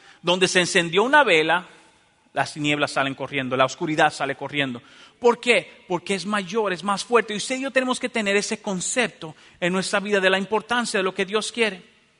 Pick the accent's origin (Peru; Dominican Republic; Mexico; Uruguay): Dominican Republic; En mi país, en República Dominicana, por ejemplo, hay problemas eléctricos terribles